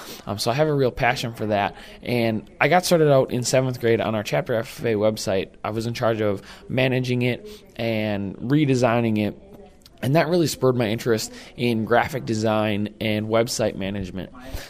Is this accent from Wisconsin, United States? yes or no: yes; Spencer, Wisconsin, United States; Well, I grew up in Spencer, Wisconsin, just like you said